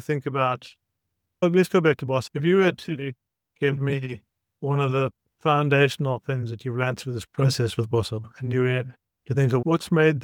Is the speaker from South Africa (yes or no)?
yes; South Africa; I'm from South Africa